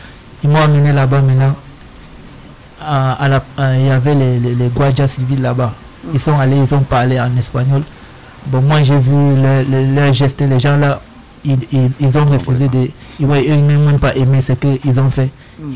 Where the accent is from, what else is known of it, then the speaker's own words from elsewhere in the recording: Cameroon; Moi, je viens du Cameroun.